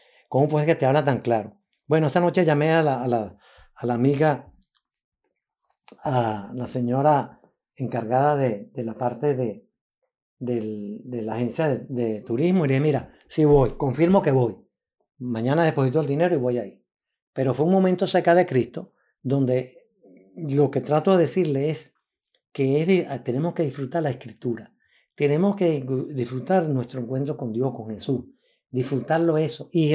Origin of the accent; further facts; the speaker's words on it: Venezuela; now in Canada; Yo vivo en Canadá, soy venezolano y canadiense.